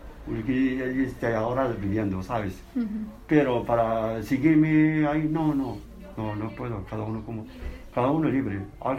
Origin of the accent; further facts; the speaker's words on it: west, Algeria; Spanish is a second language; Está en el oeste